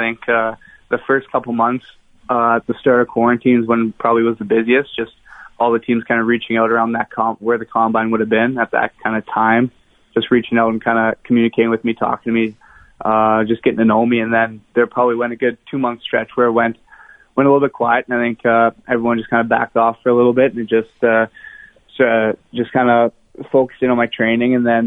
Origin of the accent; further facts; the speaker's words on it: Winnipeg, Manitoba, Canada; I think growing up in Winnipeg